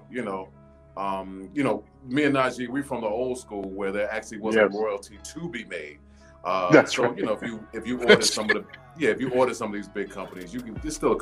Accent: Brooklyn, New York, United States; He's from Queens originally. I'm from Brooklyn.

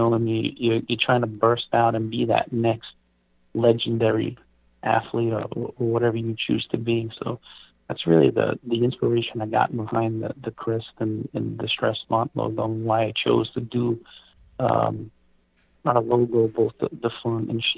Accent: New York, United States; Well, I mean, we're blessed being from New York

